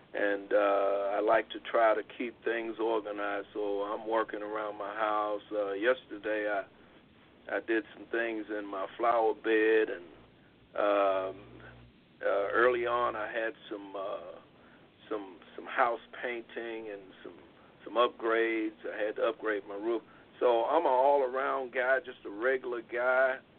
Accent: New York, United States; So as I grew up in New York, especially when I went to New York, I had a chance and I was exposed to a lot of different types of music

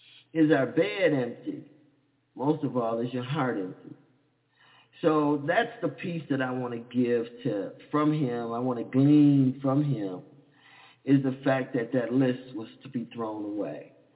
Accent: Dallas, Texas, United States; Even though we had easy bake ovens and things of that nature as growing up in Dallas, we still learned how to be ballers, shot callers.

